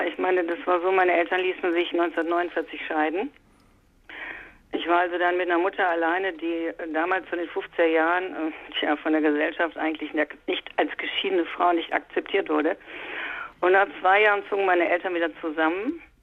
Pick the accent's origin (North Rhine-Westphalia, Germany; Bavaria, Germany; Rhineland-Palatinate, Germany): North Rhine-Westphalia, Germany; Düsseldorf; born there; ich bin ein Kriegskind, 1943 geboren in Düsseldorf, also mitten in den Bomben.